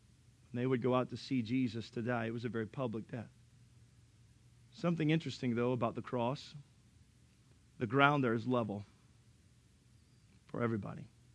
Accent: Philippines; hey, I'm Filipino

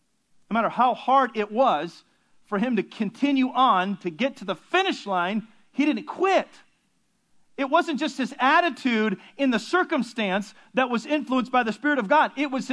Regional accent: Philippines; being Filipino, I've always kind of been drawn to Filipinos. Filipinos rule.

